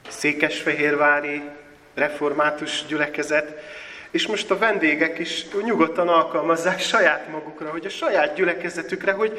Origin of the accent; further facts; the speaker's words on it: Transylvania, Romania; now in Hungary; mikor Magyarországra költöztem, ugye Erdélyből származom, aki nem tudná, vállalom ezt büszkén